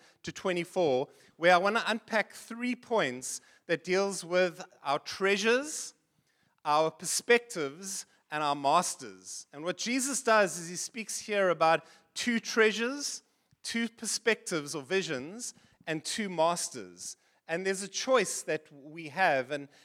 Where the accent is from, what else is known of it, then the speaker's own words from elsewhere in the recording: Seychelles; I'm from the Seychelles, as I've shared with you before, that little island in the Indian Ocean